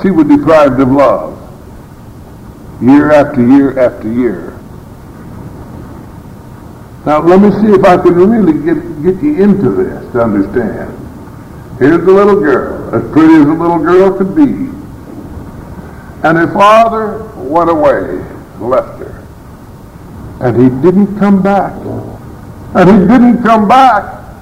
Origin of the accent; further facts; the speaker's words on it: Idaho, United States; Now, at the same time, I'm growing up in Idaho. My situation is totally different.